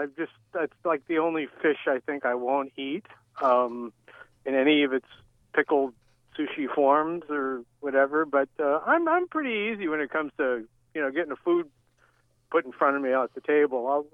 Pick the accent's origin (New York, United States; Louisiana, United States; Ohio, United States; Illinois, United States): New York, United States; New York City; Oh well, I did grow up in New York City. I grew up in Brooklyn, and my mother was Sicilian, so we always ate pizza when we'd go out.